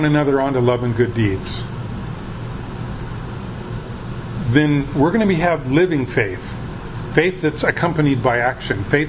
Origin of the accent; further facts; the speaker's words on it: Washington, United States; I'd been born and raised in the Puget Sound region with all these mountains and forests and the evergreen